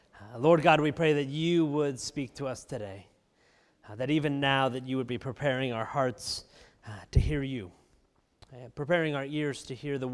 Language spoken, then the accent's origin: English; California, United States; also born or lived in New Jersey; now in Texas, United States; I'm a Californian living in Texas.